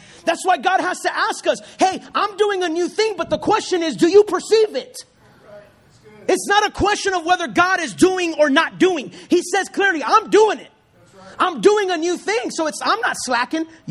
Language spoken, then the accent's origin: English; Puerto Rico; I grew up in Puerto Rico, so I may talk a little bit faster than what you might be used